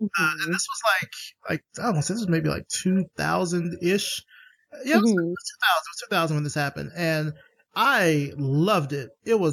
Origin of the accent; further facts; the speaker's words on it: Alabama, United States; I mean, I'm originally from Alabama, and I went to school here in Atlanta at Morehouse